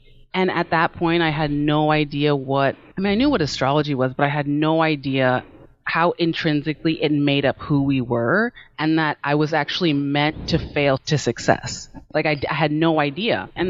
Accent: Maryland, United States; also born or lived in California; I was born in California and I moved back and forth from the East Coast to the West Coast. So I just kind of say that I'm from Maryland because it's just a lot easier than to tell the story of like childhood moving back and forth.

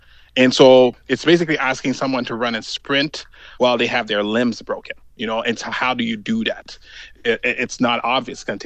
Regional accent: Haiti; also born or lived in Canada; So I was born in Canada because she was sent in exile by the Baby Doc dictatorship. And I was raised in Haiti when she came back after the fall of Baby Doc. And I spent 15 years in Haiti back then

